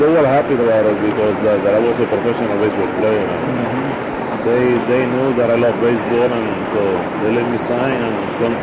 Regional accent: Puerto Rico; Well, I am from Puerto Rico. I was born in Puerto Rico in 1948, and I still live in Puerto Rico.

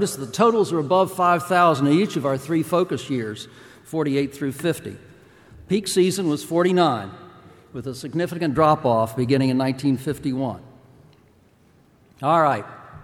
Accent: Washington, District of Columbia, United States; Growing up in Washington, D.C., going to games at Griffith Stadium, it seemed like every game started with Eddie Yost on first base after a walk.

